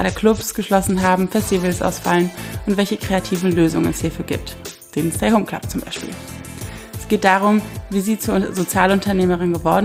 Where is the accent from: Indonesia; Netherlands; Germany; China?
Germany; Rhineland; ich als Rheinländerin